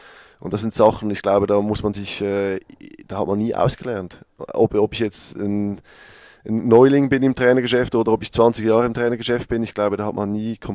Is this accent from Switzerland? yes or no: yes; Switzerland; mein Heimatland trainieren zu dürfen